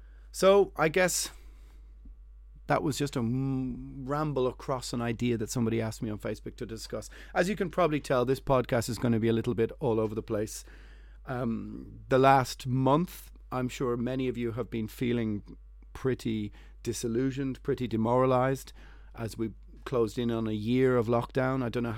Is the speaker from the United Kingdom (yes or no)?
no; Ireland; I'm from Ireland